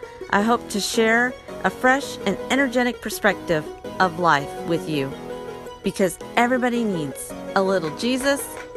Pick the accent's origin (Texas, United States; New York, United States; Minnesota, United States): Texas, United States; Like, I'm a mom from Texas, and I'm talking to you on a podcast